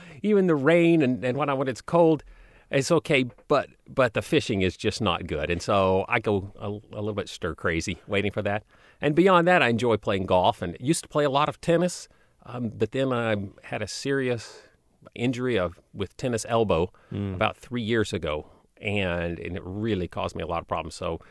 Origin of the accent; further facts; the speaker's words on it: Louisville, Kentucky, United States; And that's when I knew I'm from Kentucky. I'm from Louisville.